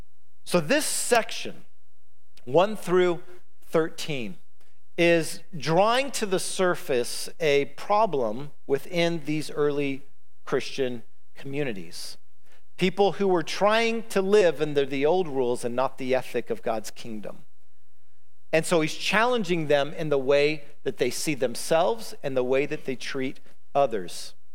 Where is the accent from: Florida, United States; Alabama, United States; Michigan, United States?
Alabama, United States; also born or lived in Demopolis, Alabama; I was born in Demopolis, Alabama, and I spent most of my childhood with my family in southern Alabama.